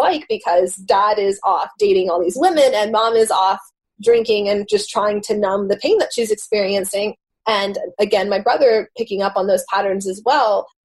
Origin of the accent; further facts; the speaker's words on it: United States; born there; I didn't grow up in Jerusalem. I was born here in the States